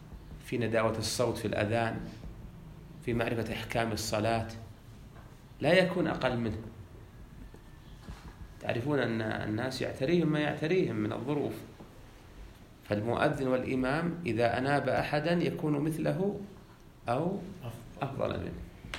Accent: Unaizah, Al-Qassim, Saudi Arabia; في بلدتنا في عنيزة

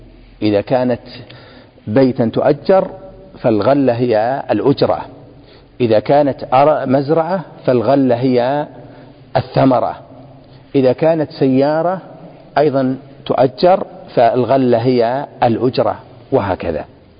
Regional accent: Najd, Saudi Arabia; هذا الموجود الآن عندنا في نجد

